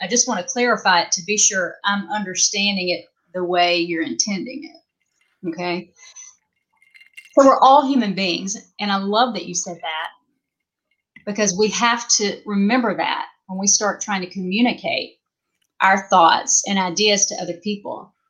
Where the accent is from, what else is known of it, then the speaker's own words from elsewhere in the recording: the South, United States; because I was raised in the South in the church.